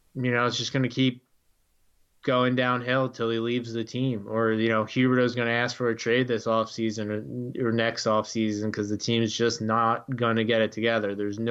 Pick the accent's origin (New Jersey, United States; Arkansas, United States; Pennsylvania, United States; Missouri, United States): Pennsylvania, United States; Philadelphia; I like the Sixers because I'm from Philadelphia